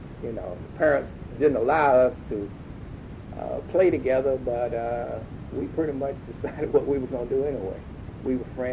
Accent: Chapel Hill, North Carolina, United States; One of the things in growing up in Chapel Hill, we developed some very special relationships with some of the white kids that went to Chapel Hill High.

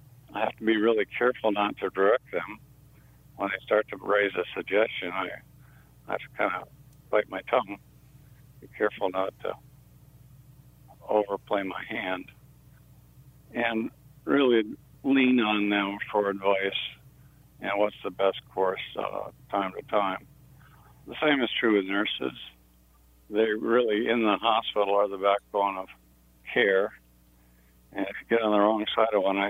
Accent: Big Rapids, Michigan, United States; I'm originally from Michigan, spent 18 years in Big Rapids

